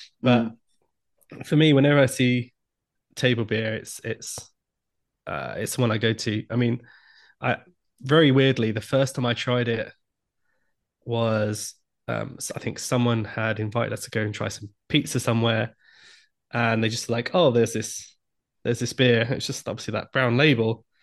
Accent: Hackney, London, United Kingdom; I'm kind of from Hackney originally.

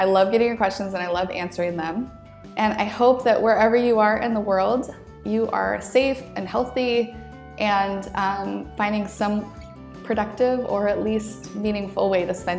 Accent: Boise, Idaho, United States; we used to take these annual trips to the Oregon coast because it's drivable from my hometown of Boise.

